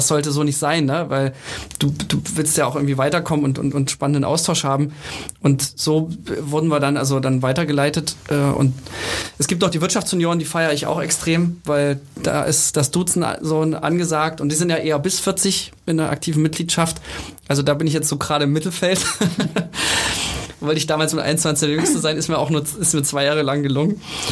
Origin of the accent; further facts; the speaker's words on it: Thuringia, Germany; ich komme jetzt aus Thüringen.